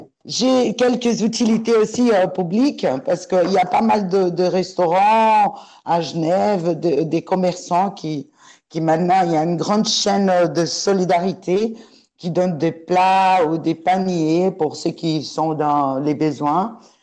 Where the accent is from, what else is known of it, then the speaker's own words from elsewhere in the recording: Brazil; je suis une habitante de quartier de Paki depuis 2006. Je suis brésilienne